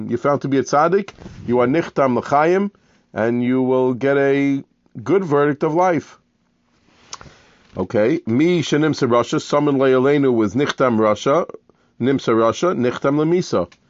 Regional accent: Muncie, United States; I grew up in Muncie. There were times as a child, I davened in his shul.

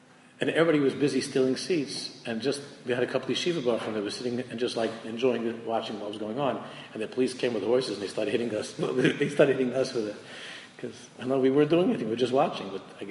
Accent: Queens, New York, United States; when I was growing up, I'm from Queens. It would have been a lot easier to go to Shea Stadium.

